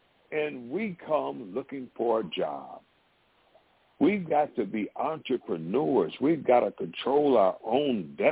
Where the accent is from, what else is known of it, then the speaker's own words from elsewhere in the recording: Michigan, United States; now in Miami, United States; It destroyed a lot of people that I grew up with in Michigan.